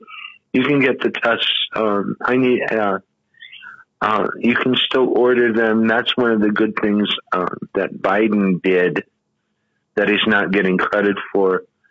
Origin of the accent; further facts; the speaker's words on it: United States; I am firmly American in that way. I am an American. I am a new worlder in that way.